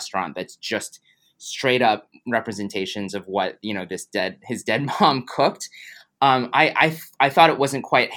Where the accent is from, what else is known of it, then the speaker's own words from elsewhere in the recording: United States; I'm just like, you know, I'm just an American.